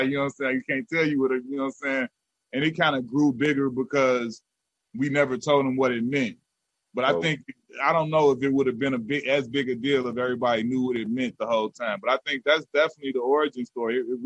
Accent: Chicago, Illinois, United States; Like, I'm from Chicago, big city, and I'm like, this LA, they got a lot of the best basketball players.

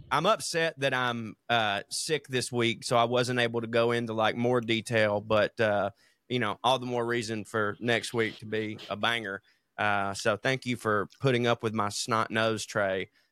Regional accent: New Orleans, Louisiana, United States; I'm a chef from New Orleans, so we love eating and drinking.

